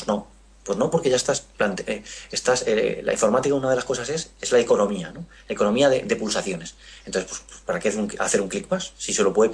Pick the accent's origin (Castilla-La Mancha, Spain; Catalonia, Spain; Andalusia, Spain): Castilla-La Mancha, Spain; Toledo; porque yo soy de Toledo, entonces pues es un museo cercano.